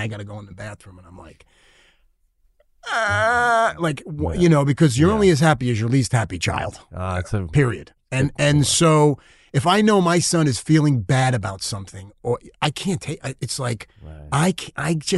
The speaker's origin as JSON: {"language": "English", "region": "New York", "country": "United States", "said": "I'm also, you know, we're from New York."}